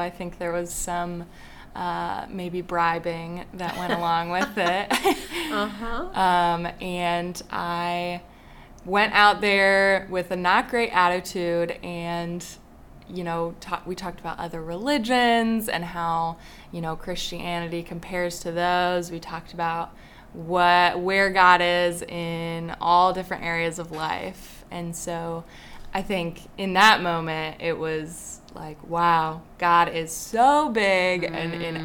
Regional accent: Algonquin, Illinois, United States; I grew up in Algonquin, Illinois, Chicagoland area.

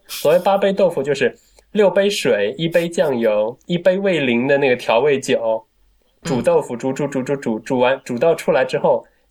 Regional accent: Wuxi, Jiangsu, China; 我们无锡至少在我们家乡那一带，

